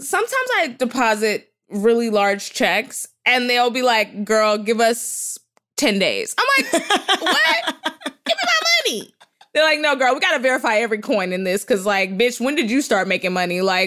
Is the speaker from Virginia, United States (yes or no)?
no; Texas, United States; nah, I'm from Texas.